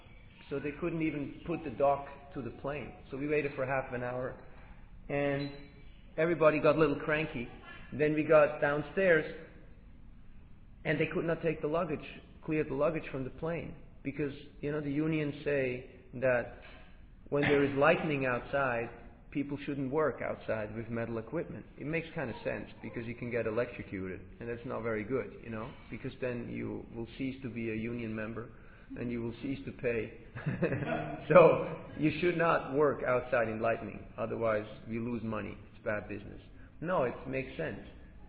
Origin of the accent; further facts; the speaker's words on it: Australia; I said, no, I'm an Aussie, you know. I'm an Aussie. I'm not a vegetarian.